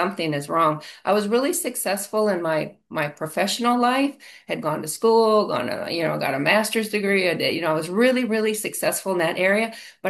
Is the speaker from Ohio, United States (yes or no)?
no; Minnesota, United States; There was a lot of craziness in the household where I grew up in Minnesota.